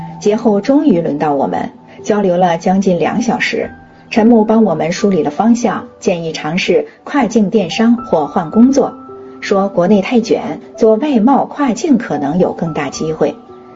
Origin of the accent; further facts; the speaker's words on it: Anhui, China; now in Jiangyin, China; 我出生在安徽大山里的一个农村，家境清贫，大学毕业后到了江阴，进了这家公司。